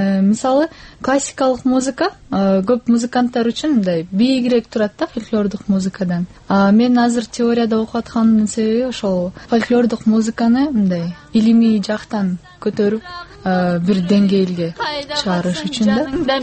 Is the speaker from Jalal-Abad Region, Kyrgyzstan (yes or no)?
no; Kochkor, Naryn Region, Kyrgyzstan; Кичинемден Кочкордо өскөм, негизи Кочкор районундачы.